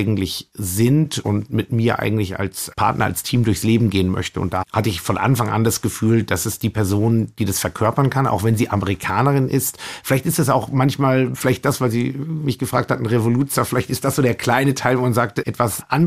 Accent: Coburg, Bavaria, Germany; ich bin aufgewachsen in Coburg, ich kannte Coburg

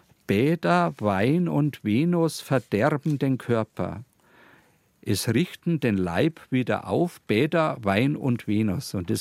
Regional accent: Landshut, Bavaria, Germany; Und das Zentrum damals war nichts anderes als meine Heimatstadt Landshut.

